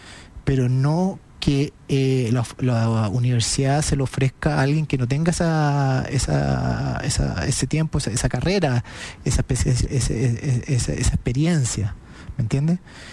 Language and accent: Spanish; Viña del Mar, Valparaíso, Chile; siempre gente de Viña del Mar, porque tengo un cariño con mi ciudad natal.